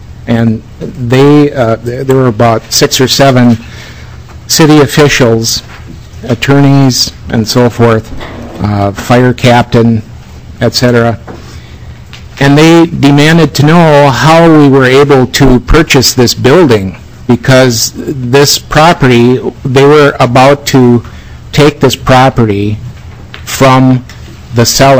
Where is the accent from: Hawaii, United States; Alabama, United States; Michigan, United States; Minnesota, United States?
Minnesota, United States; Eagan; I'm from Eagan.